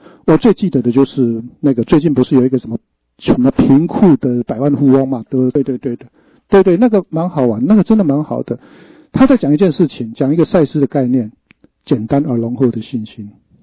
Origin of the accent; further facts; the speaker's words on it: Taiwan; 我们台湾人有一句话叫做老人囡仔想